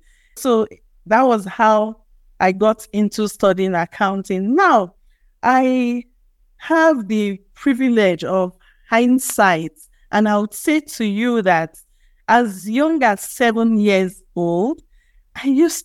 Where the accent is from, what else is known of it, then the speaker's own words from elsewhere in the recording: Benin City, Edo, Nigeria; We grew up in Benin City, where we lived on these streets where every family knew each other.